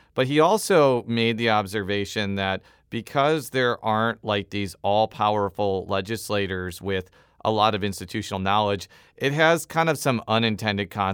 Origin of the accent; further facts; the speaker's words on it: Illinois, United States; I'm from Illinois. I don't think it was a great thing that there was a Speaker of the House longer than I was alive in Illinois.